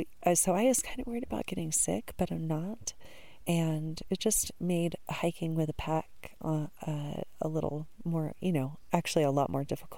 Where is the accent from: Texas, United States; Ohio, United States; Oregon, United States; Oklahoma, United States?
Texas, United States; I don't know. I'm from Texas. So I guess everyone calls it Joburg.